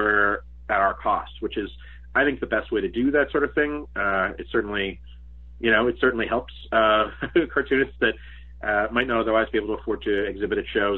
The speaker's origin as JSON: {"language": "English", "country": "Canada", "said": "being Canadian, just half of the time reminding people that Canadians exist and create art is, like, half the battle, man."}